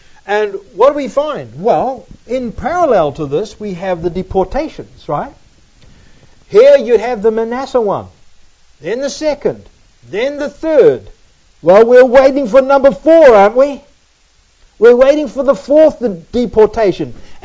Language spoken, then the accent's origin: English; Auckland, New Zealand; When I was a Christian growing up in Auckland, New Zealand